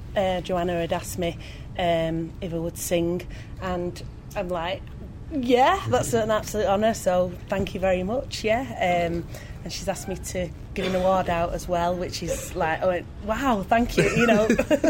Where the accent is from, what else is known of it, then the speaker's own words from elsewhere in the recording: Stockport, North West England, United Kingdom; Yeah, I'm Stockport based, and I'm still Stockport.